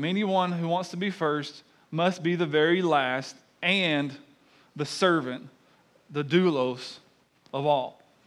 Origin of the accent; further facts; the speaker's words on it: the South, United States; accent: southern; because we grew up in the South.